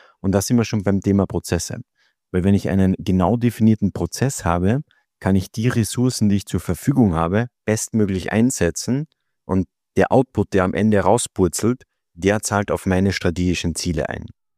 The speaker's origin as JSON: {"language": "German", "country": "Austria", "said": "ich komme aus Österreich … so wie du gesagt hast. Und da ich aus Österreich komme, kann ich natürlich leider kein Schweizerdeutsch."}